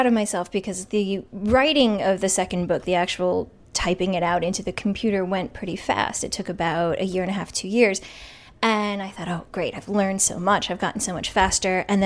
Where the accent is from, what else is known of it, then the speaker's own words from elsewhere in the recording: Shaker Heights, Ohio, United States; I was supposed to read in my hometown where the book is set, so I hope that they forgive me.